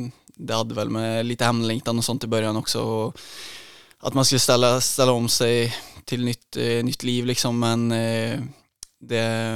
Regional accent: Tidaholm, Västra Götaland County, Sweden; 3-4 som jag var van vid hemma i Tidaholm

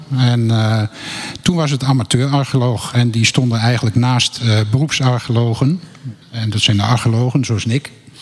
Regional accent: Rotterdam, South Holland, Netherlands; Rotterdam.

